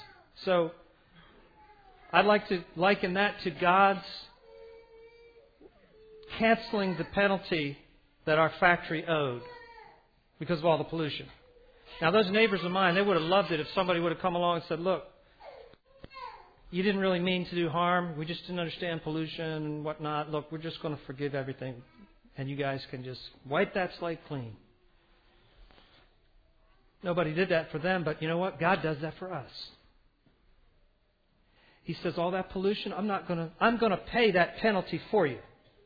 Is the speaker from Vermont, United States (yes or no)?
no; Philadelphia, Pennsylvania, United States; Now, growing up in Philadelphia, I had neighbors who owned a paint company.